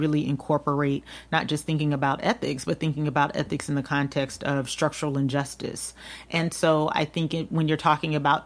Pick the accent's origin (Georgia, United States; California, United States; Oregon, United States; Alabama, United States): Georgia, United States; Albany; So I'm from a place called Albany, Georgia